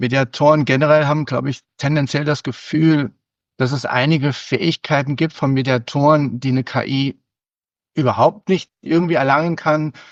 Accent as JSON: {"language": "German", "town": "Saarbrücken", "region": "Saarland", "country": "Germany", "lives_now": "Salzburg, Austria", "said": "Ich wohne seit über 20 Jahren in Salzburg, bin Saarbrücker eigentlich ursprünglich."}